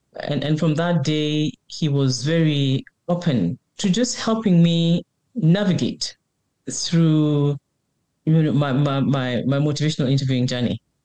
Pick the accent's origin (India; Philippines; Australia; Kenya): Kenya; English is a second language; moved away as an adult; now in United States; I am a Kenyan who came to study in the U.S. and I'm cross-culturally married.